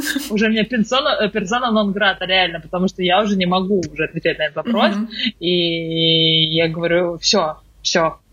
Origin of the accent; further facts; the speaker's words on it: Uzbekistan; also born or lived in Moscow; я говорю, что я там из Узбекистана